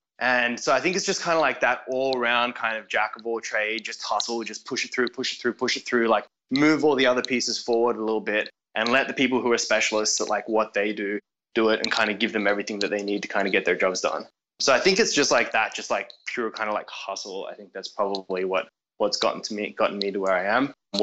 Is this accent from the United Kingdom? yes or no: no; Australia; I'm from Australia. So I was a software recruiter in Sydney.